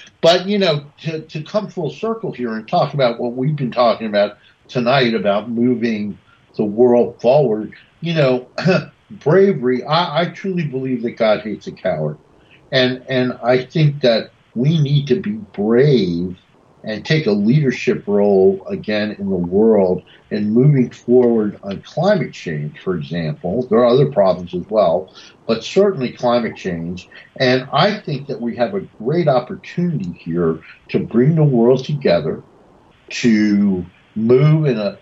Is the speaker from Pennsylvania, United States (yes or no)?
no; Washington, District of Columbia, United States; I grew up in Washington, D.C., and this is a regular thing.